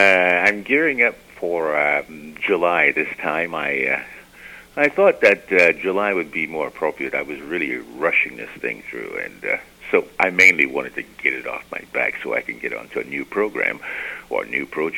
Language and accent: English; Montreal, Quebec, Canada; also born or lived in Nova Scotia; I was gone by four, five years old, and I was in Montreal, and my dad was a piano player